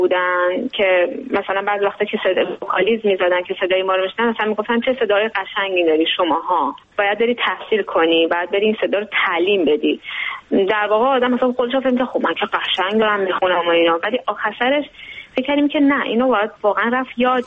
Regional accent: Iran; now in Austria; واسه همین شد که از ایران اومدیم به اتریش.

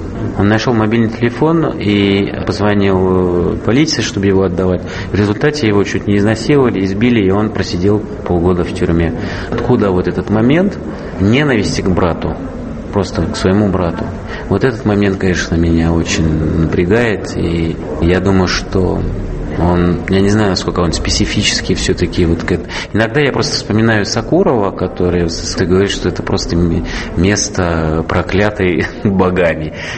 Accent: Switzerland; Russian is a second language; я себе чувствую очень свободно в России, больше, чем у себя на родине. У меня проблемы со временем. Я не ношу швейцарские часы, я всегда везде опаздываю

